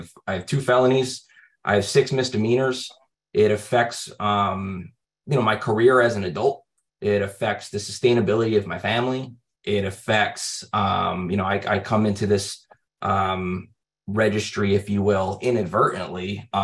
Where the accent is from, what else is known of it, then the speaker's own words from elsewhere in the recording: Boston, Massachusetts, United States; I'm from Massachusetts, the Boston area, a little bit of Rhode Island, but primarily the New England area.